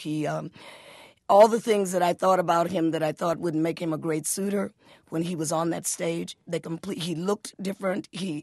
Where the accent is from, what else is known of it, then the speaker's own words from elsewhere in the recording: Detroit, Michigan, United States; But I was from Detroit, and blacks at the time felt that if they were raised, born and raised in the North, were a little bit better than blacks who were born and raised in the South.